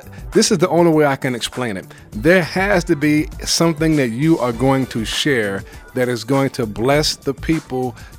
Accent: Bed-Stuy, New York, United States; I grew up in Bed-Stuy.

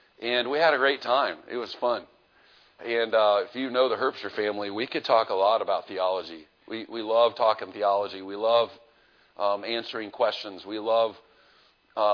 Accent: Kansas City, Missouri, United States; And, of course, we're from Kansas City, and so we love coming into Chiefs territory.

